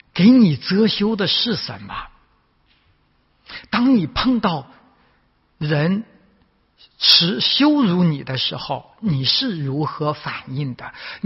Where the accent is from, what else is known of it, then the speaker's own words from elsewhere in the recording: China; 作为华人，作为从大陆来的牧师，